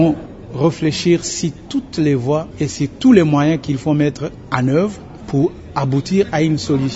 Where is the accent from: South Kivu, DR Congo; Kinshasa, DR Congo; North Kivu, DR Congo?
North Kivu, DR Congo; notre volonté de dialoguer pour mieux vivre ensemble chez nous au Nord Kivu